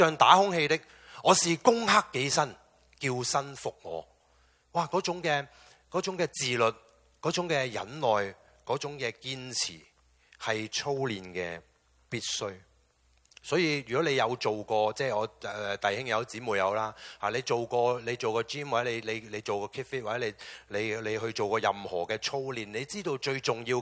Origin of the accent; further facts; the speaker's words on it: California, United States; 我是加州来的